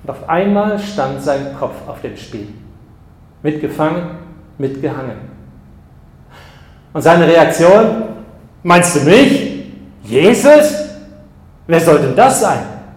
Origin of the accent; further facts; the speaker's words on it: Tübingen, Baden-Württemberg, Germany; in meiner Heimatstadt Tübingen.